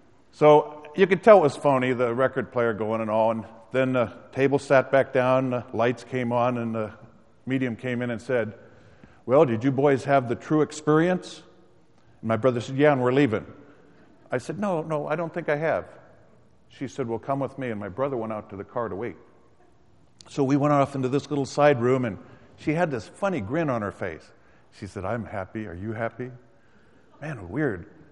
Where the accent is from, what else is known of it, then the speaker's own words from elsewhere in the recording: Vallejo, California, United States; I was born and raised in Vallejo.